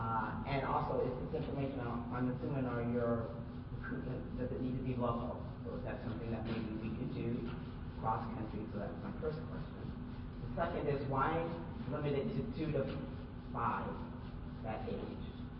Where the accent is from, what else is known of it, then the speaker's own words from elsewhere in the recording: Portland, Oregon, United States; My name is … I'm from Portland, Oregon